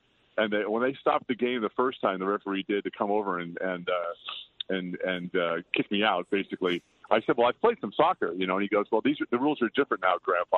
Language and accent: English; Patchogue, New York, United States; now in Los Angeles, United States; because I'm a Los Angeles guy now. And we're doing 10 concerts back east. We'll be back near my hometown of Patchogue this weekend.